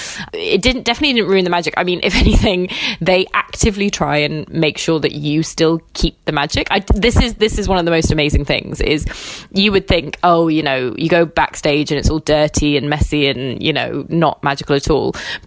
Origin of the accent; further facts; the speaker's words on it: Sarasota, Florida, United States; So we lived in a small town called Sarasota.